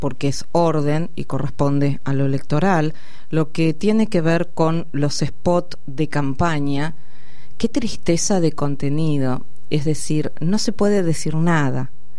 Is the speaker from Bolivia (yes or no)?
no; Argentina; creo que el análisis como argentinos y argentinas que podríamos hacer es ¿qué no nos dicen?